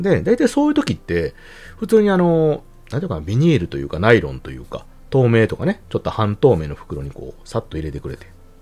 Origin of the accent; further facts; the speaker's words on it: Hyogo, Japan; 私、兵庫県のね、生まれで、神戸市の近くに生まれ育ちまして、